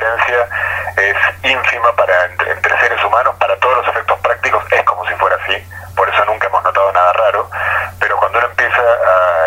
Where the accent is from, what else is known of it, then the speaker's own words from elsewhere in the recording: Argentina; Los autores somos argentino y chileno, bueno, yo soy argentino y español